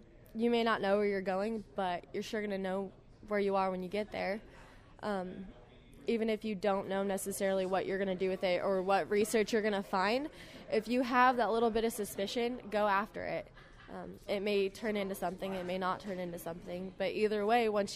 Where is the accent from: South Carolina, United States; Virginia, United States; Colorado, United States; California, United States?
Colorado, United States; Sterling; I'm from Sterling, Colorado.